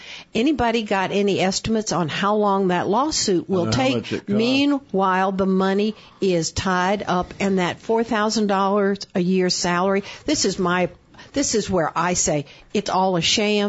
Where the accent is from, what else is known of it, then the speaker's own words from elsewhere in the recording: the South, United States; I grew up in the South, you can tell.